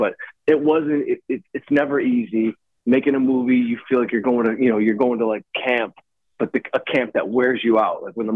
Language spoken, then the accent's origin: English; Detroit, Michigan, United States; shooting a movie in my hometown, because I'm from Detroit.